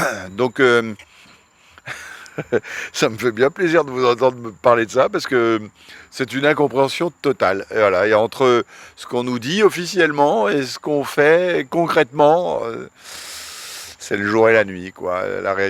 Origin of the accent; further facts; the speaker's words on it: French Guiana, France; On est Guyanais, on est en Guyane, on a tout en Guyane.